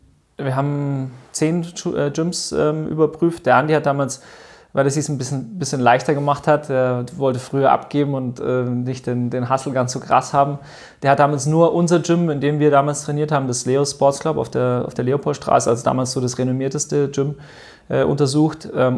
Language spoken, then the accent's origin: German; Stuttgart, Baden-Württemberg, Germany; now in Munich, Germany; ich komme aus Stuttgart